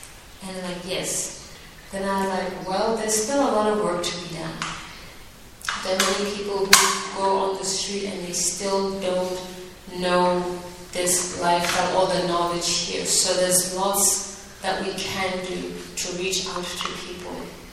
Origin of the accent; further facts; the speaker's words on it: Botswana; I'm a Hare Krishna, what, I'm from Botswana